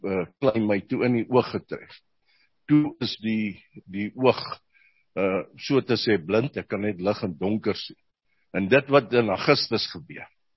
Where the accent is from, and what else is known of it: Pretoria, Gauteng, South Africa; born or raised there; also born or lived in Warmbad